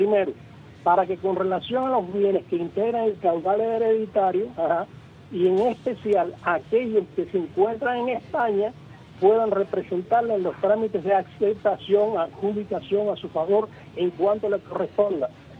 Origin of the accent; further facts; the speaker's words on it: Cuba; estoy hablando como ciudadano cubano